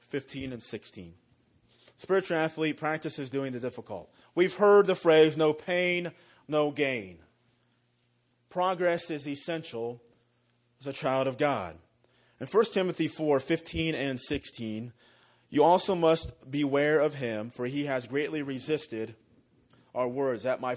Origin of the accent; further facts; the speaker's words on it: West Milton, Ohio, United States; We have a community park where I grew up in West Melton, in Miami County.